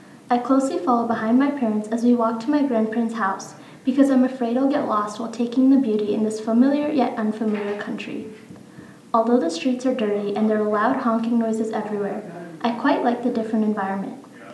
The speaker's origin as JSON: {"language": "English", "country": "United States", "tie": "born there", "said": "they try to convince me that it's because I was born in America. … which means Americanized in Hindi."}